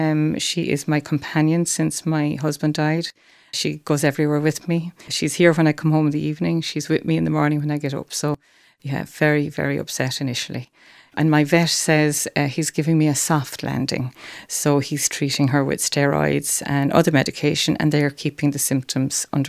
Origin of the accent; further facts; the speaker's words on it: Aberdeen, Scotland, United Kingdom; So I was born in Aberdeen in Scotland in 1958.